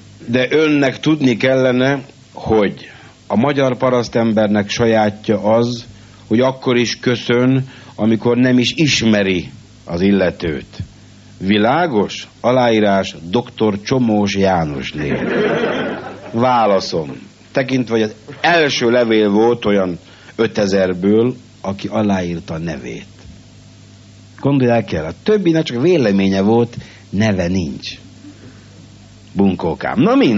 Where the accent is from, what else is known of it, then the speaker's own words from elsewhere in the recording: Kőbánya, Budapest, Hungary; born there; Apám Rácalmáson született parasztgyerek. Én születtem Kőbányán.